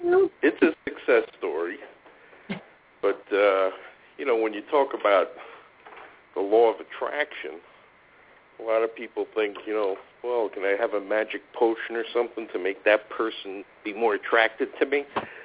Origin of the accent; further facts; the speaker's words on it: East Coast, United States; And I grew up on the East Coast.